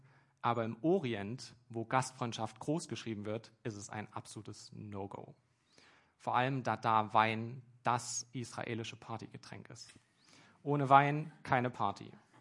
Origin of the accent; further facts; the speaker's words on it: Marienberg, Saxony, Germany; Reizenheim ist ein kleines Kaff mit 300 Einwohnern, liegt ein paar Kilometer entfernt von meiner Heimatstadt Marienberg in Sachsen an der tschechischen Grenze.